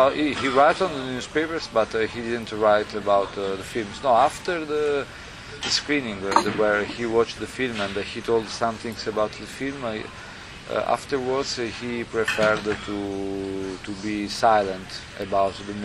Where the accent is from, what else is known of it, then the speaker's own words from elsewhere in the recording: Naples, Campania, Italy; English is a second language; now in Rome, Italy; I live in Rome, but I come from Naples